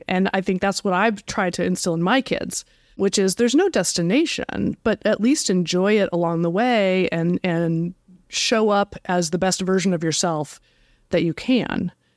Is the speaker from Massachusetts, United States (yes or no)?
no; Iowa, United States; also born or lived in Nebraska / California; So, yes, I grew up in Iowa and then Nebraska. I ended up heading to California for college.